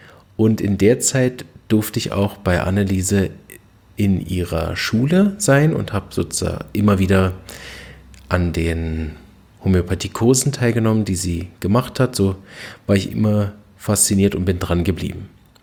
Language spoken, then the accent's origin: German; Berlin, Germany; Ich bin aufgewachsen in Berlin